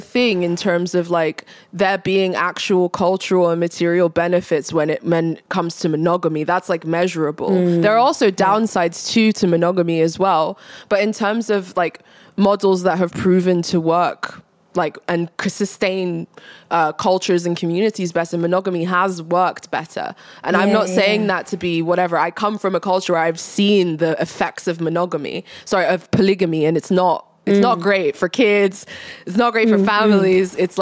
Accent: Nigeria; Even in like Nigeria, in like modern day Nigeria, I'm Nigerian

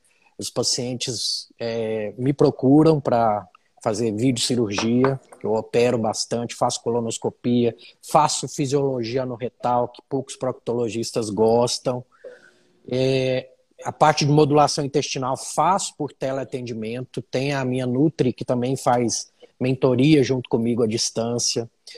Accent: Minas Gerais, Brazil; venho de Minas Gerais, de uma família espírita.

